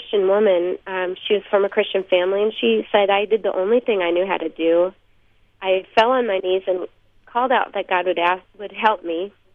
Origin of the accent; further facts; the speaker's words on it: Minneapolis, Minnesota, United States; I said, we are from Minneapolis.